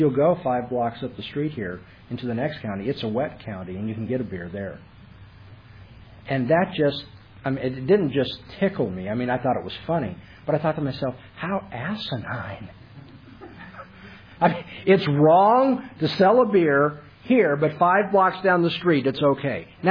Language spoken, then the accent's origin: English; California, United States; Now, I'm from California, if you understand, you know.